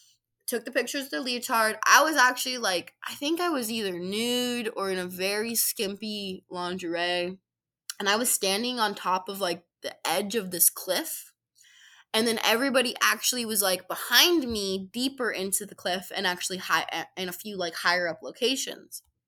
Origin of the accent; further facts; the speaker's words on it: Arizona, United States; I'm from Arizona, y'all.